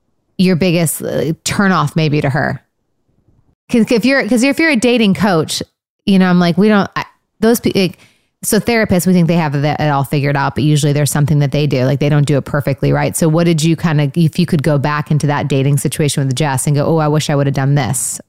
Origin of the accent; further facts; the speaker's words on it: Michigan, United States; I'm from Michigan. I'm just fun. And we're like, bah, like, you know, Michigan girls.